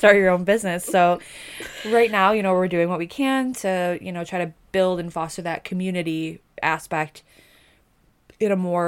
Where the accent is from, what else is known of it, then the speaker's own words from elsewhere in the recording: Buffalo, New York, United States; we are from Buffalo, New York, so there's not much we do outside in the winter, but we do enjoy summers in Buffalo.